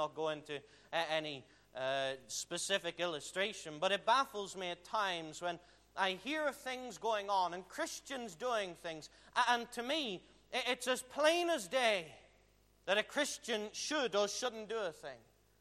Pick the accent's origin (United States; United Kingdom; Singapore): United Kingdom; England; being an Englishman and being in raised in a country with very few gospel preaching churches